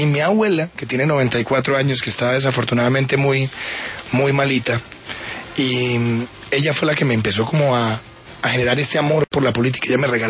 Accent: Antioquia, Colombia; que la llevo ordenada como buen paisa por el tamaño de billete

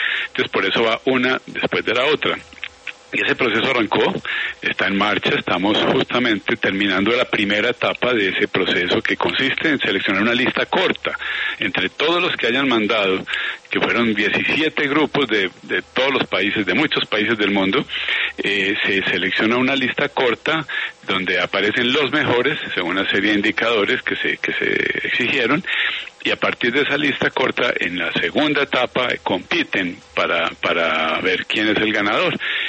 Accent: Antioquia, Colombia; Pues yo soy paisa

